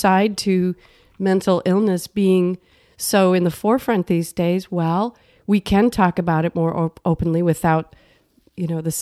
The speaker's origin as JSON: {"language": "English", "town": "New Hope", "region": "Minnesota", "country": "United States", "tie": "born or raised there", "said": "I'm Minnesota. Okay. Yeah. Suburbs of Minneapolis. New Hope."}